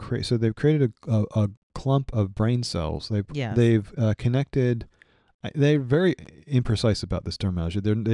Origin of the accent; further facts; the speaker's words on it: United States; because I am an American to my core